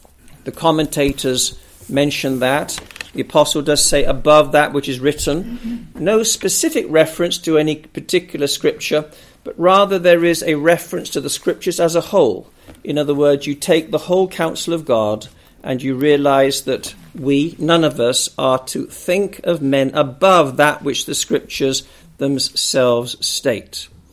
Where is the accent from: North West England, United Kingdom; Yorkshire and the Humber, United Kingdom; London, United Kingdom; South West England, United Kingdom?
North West England, United Kingdom; Wallasey; It so happens that as I was growing up on Merseyside in Wallasey as a young lad, just across the River Mersey from Liverpool, it could be pretty cold in the winter.